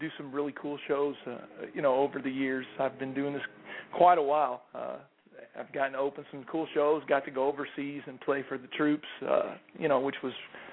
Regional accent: Illinois, United States; We grew up near St. Louis, about 10 minutes outside of downtown St. Louis in Illinois

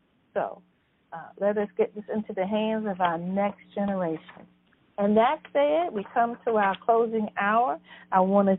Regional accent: Sussex, Virginia, United States; I just secured a speaking engagement to some middle school students in my hometown, Sussex, Virginia.

